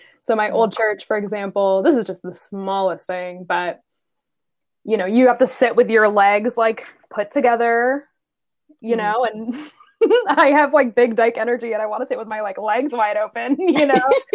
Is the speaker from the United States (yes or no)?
no; Canada; Sometimes in French because we're Canadian, but there's that grief there of missing that part of myself that was celebrated in one space, but can't be celebrated in another space